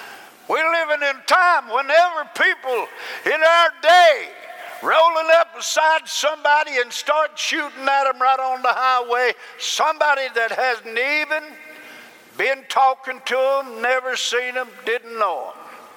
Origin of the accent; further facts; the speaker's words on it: Madisonville, Tennessee, United States; just the other day in my hometown, Madisonville, Tennessee.